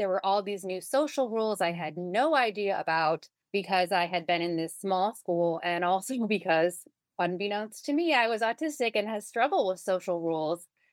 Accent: Cleveland, Ohio, United States; So I am from Cleveland, Ohio, which I am very proud of, which is why I mention it. And I grew up in Cleveland proper

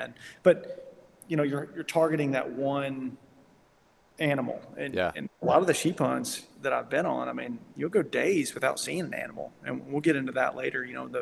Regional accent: the South, United States; my dream as a kid, you know, of course, growing up in the South, hunting whitetail and waterfowl and rabbits, squirrels.

